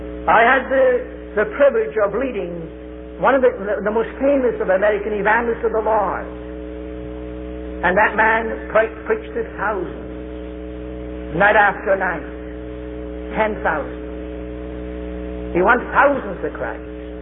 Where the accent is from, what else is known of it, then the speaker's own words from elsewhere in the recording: Scotland, United Kingdom; I'm a Scotsman, brought up a Calvinist of the Calvinists.